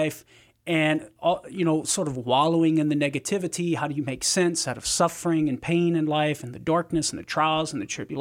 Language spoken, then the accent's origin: English; Louisiana, United States; Meh, do I sound like I come from Louisiana, Cher?